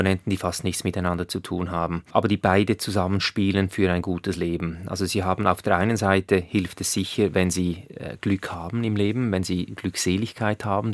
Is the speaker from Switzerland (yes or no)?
yes; Switzerland; Ich sage das vielleicht als Schweizer, weil wir sind alle überversichert in der Schweiz.